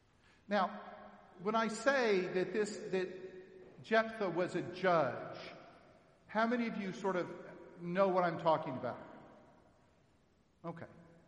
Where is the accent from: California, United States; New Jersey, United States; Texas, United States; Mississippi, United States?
Texas, United States; I'm from Texas, so it has two syllables, hail.